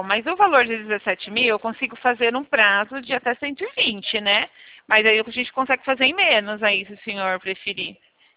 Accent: São Paulo, Brazil; eu sou aqui de São Paulo.

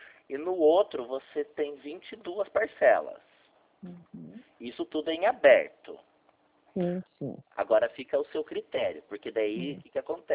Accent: Curitiba, Paraná, Brazil; É que eu sou de Curitiba

